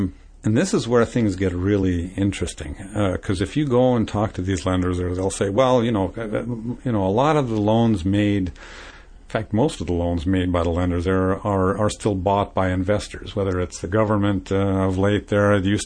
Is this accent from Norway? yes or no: yes; Norway; You know, I grew up in Norway, for example.